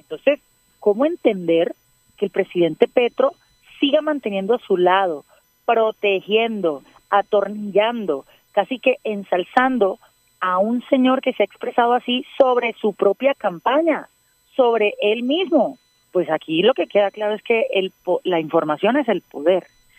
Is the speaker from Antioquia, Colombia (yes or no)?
no; Barranquilla, Atlántico, Colombia; un saludo a Barranquilla, que es parte de mi tierra y mi corazón.